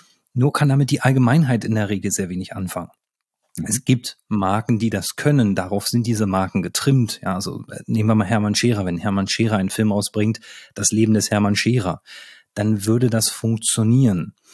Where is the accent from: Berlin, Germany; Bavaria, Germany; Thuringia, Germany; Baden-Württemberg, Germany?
Berlin, Germany; ich komme aus Berlin.